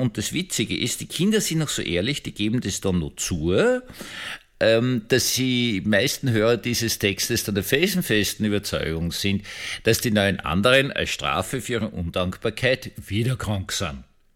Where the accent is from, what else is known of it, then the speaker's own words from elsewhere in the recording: Austria; also ich bin Österreicher